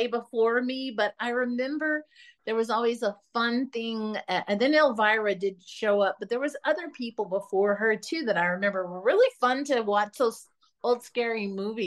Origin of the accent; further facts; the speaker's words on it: Texas, United States; when I was growing up in Texas, the wrestling was huge